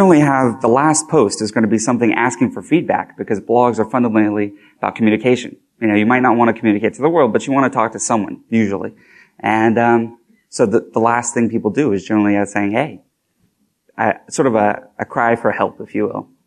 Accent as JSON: {"language": "English", "town": "Houston", "region": "Texas", "country": "United States", "tie": "born or raised there", "said": "I'm probably best known for being from Houston, which is where I grew up. I love Texas. I grew up in Houston."}